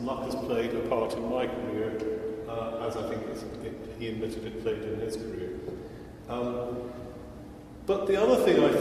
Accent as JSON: {"language": "English", "town": "Aberdeen", "region": "Scotland", "country": "United Kingdom", "tie": "born or raised there", "moved": "yes", "lives_now": "Cambridge, United Kingdom", "said": "because I grew up in Aberdeen"}